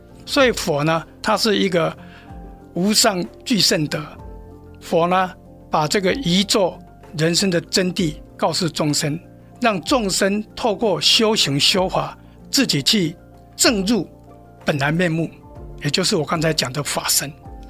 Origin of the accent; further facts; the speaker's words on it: Taiwan; now in United States; 我是来自台湾，那当初我在台湾出家，也在当地创办佛学院，